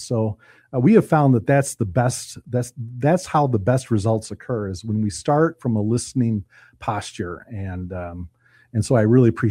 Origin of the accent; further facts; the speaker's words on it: Holland, Michigan, United States; now in Muskegon, United States; And Muskegon is now my home. Born and raised in Holland. I went to school in Holland, but Muskegon is my home.